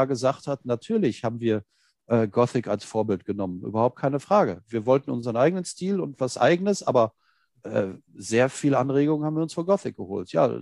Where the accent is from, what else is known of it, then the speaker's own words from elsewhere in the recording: North Rhine-Westphalia, Germany; now in Berlin, Germany; dass mir als Ruhrpottler und heutiger Wahlberliner, dass mir dieser Menschenschlag dort drüben einfach total liegt.